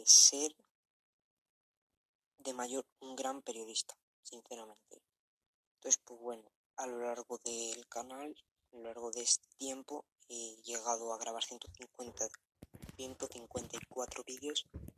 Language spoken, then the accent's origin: Spanish; Valladolid, Castile and León, Spain; Yo soy de allí, soy de Valladolid y a mí me gusta como es, sinceramente.